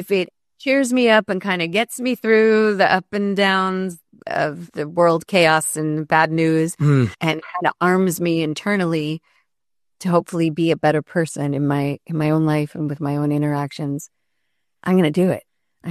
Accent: New York, United States; the other day I played in my hometown up here in upstate New York at a beautiful performing arts center

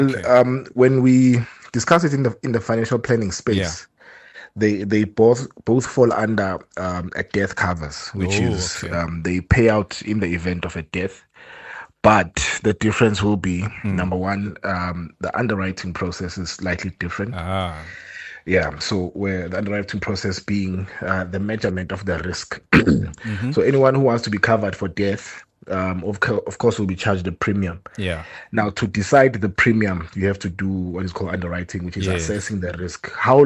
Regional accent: Ladysmith, KwaZulu-Natal, South Africa; also born or lived in Gauteng; Born and raised in Ladysmith, KZN, which is also inland, technically.

